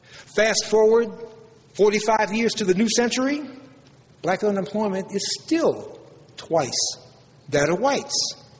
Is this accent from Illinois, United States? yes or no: yes; Chicago, Illinois, United States; That's why all the black people I know from Chicago, and I'm from Chicago, were overjoyed